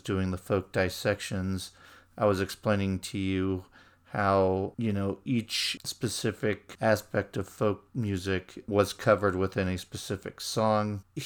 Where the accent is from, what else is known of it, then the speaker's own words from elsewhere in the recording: California, United States; because I'm from California and there is a state song of California as well